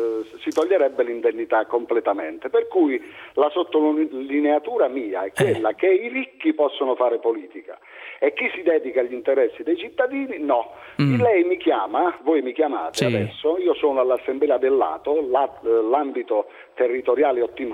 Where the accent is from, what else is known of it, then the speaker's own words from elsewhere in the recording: Torre de' Passeri, Abruzzo, Italy; io sono stato eletto sindaco del mio paese, Torre dei Passeri.